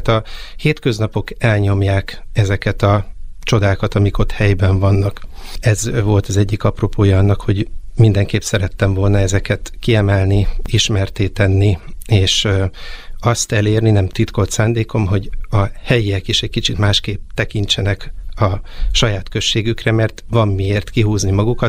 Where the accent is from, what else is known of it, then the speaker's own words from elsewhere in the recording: Pilisszentiván, Pest, Hungary; Én Pilisszent Ivánról származom